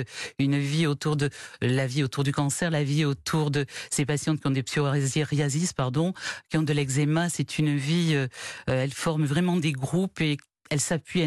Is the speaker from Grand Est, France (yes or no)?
no; Toulouse, Occitanie, France; nous sommes Toulousains, comme vous l'entendez peut-être à mon accent.